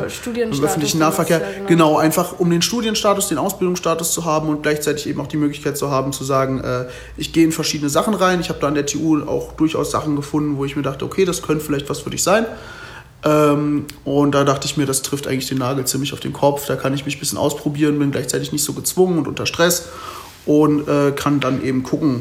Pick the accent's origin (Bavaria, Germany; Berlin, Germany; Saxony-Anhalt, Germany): Berlin, Germany; Ich bin kein gebürtiger Berliner, habe aber schon hier mein Abi gemacht, war also schon vorher in Berlin also verwurzelt.